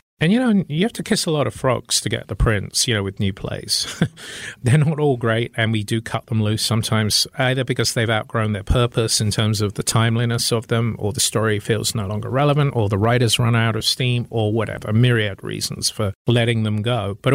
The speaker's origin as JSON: {"language": "English", "country": "United Kingdom", "lives_now": "United States", "said": "or even how to get them in this country, which as a Brit is a weird stat to deal with."}